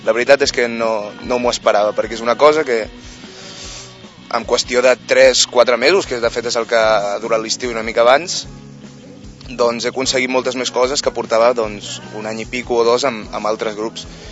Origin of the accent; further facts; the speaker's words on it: Catalonia, Spain; Simplement parlo català, soc català i em surt així.